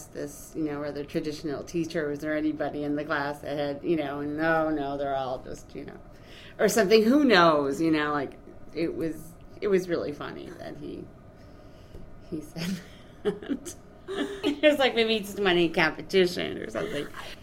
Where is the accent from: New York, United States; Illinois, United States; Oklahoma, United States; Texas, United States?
New York, United States; Buffalo; I grew up in Buffalo and went to Camber West